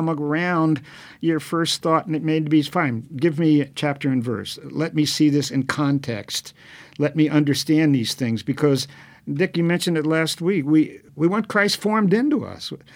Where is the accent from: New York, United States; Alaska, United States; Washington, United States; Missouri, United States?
New York, United States; Brooklyn; As I mentioned last week, I grew up in Brooklyn